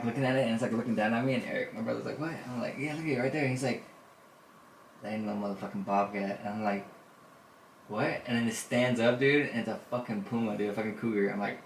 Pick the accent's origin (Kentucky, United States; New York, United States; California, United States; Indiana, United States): California, United States; Borrego Springs; We grew up over there in Borrego Springs.